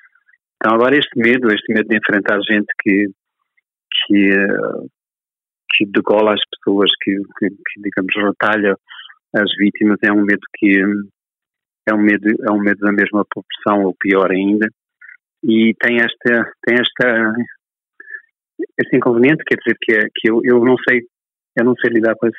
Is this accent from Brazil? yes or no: no; Beira, Sofala, Mozambique; sobre a própria cidade, sobre a minha infância na Beira